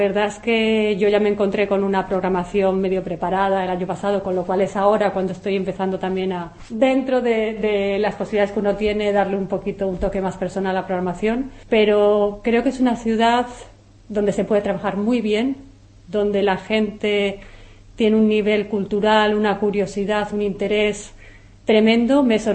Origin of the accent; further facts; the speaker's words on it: Madrid, Community of Madrid, Spain; now in Prague, Czechia; Vengo de Madrid, siempre he vivido en Madrid.